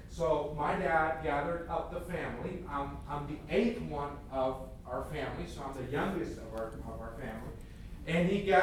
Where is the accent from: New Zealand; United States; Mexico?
Mexico; Matamoros, Tamaulipas; I grew up in Mexico, and I'm one of those kids that as my mom is ready to have me. This is living in the border town of Matamoros.